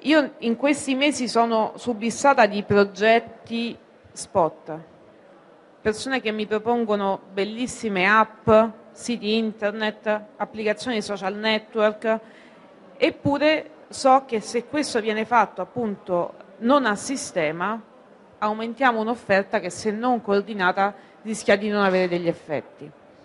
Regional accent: Rome, Lazio, Italy; da romani che guardiamo tutti dall'alto in basso

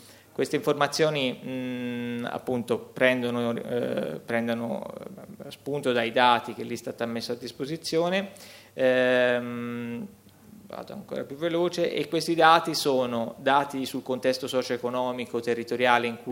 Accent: Florence, Tuscany, Italy; anch'io sono di Firenze

